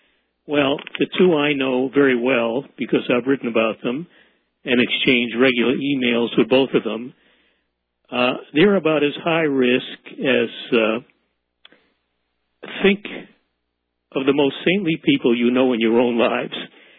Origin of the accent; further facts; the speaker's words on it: Illinois, United States; There's another one that I didn't know about until I began writing about Daniel in my home state of Illinois.